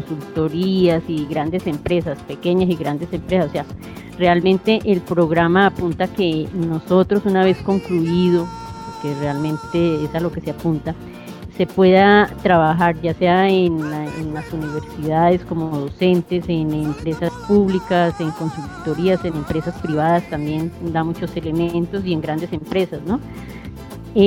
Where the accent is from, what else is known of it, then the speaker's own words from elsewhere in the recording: Colombia; moved away as an adult; now in Salamanca, Spain; yo me vine de Colombia el día 17 de diciembre y me integré al doctorado el 19 de diciembre de ese mismo año y hasta la fecha he estado aquí en Salamanca.